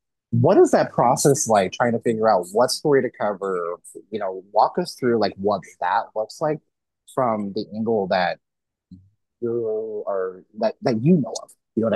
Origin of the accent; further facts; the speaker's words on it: Missouri, United States; because I grew up in Missouri. And obviously, what happens there still does matter. I live across the state line in Kansas now.